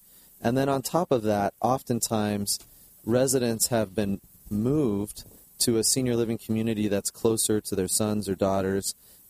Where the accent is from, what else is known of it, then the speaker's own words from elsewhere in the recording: Fullerton, California, United States; I came back to my hometown in Fullerton, California, where I grew up